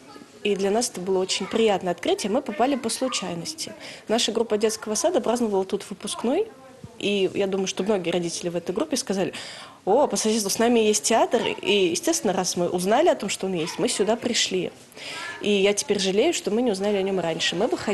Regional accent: Saint Petersburg, Russia; born there; хотя я и родилась в Петербурге, и была на многих постановках

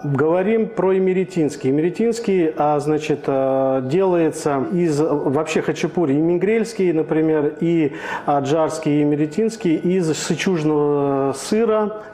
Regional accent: Georgia; мы, грузины, считаем, что это мы придумали

